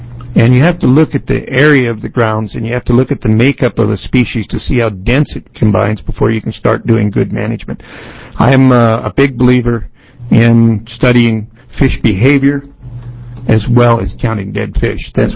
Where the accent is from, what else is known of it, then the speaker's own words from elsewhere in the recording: Oregon, United States; as I said, Hecate, not Aceta. I am local. I'm not from California. That's how we tell the difference.